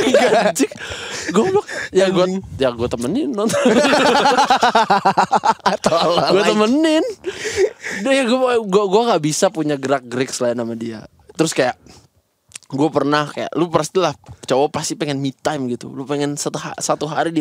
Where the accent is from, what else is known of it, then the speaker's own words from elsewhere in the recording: Ambon, Maluku, Indonesia; now in Jakarta, Indonesia; Jadi gue kan dari Ambon.